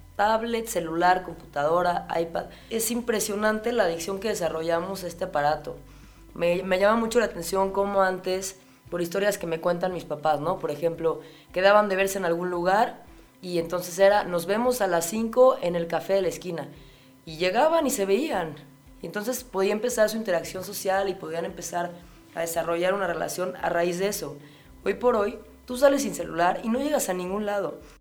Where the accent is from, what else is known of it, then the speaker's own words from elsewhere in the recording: Mexico City, Mexico; yo como ciudadana chilanga, que soy una eterna residente de aquí, de mero Chilangolandia